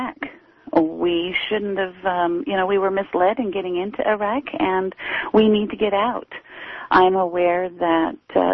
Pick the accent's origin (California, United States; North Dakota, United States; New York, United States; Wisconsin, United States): California, United States; I grew up in California. We actually had free education here.